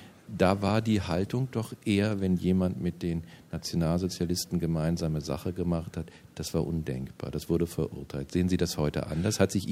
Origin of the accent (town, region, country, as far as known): Friedberg, Hesse, Germany; born or raised there; also born or lived in Frankfurt